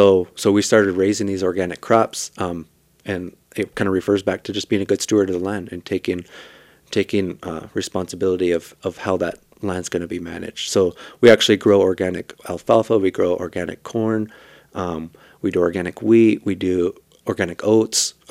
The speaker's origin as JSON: {"language": "English", "town": "Winnebago", "region": "Nebraska", "country": "United States", "tie": "born or raised there", "said": "So my background, I was born and raised in Winnebago. I'm a tribal member there"}